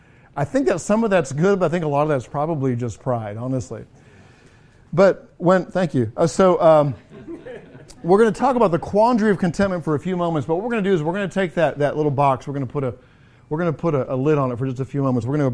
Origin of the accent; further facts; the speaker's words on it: England, United Kingdom; I grew up in England, so we watched a lot of tennis.